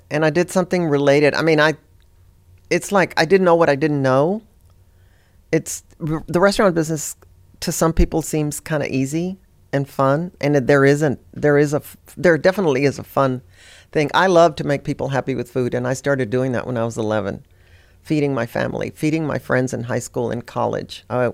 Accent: Texas, United States; certainly growing up in South Texas, cooking with my mom, my grandmother

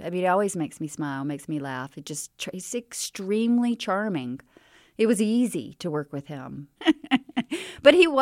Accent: United States; I think they like to make fun of me that mostly because I'm American. I don't know, I guess I'm the only American in the movie

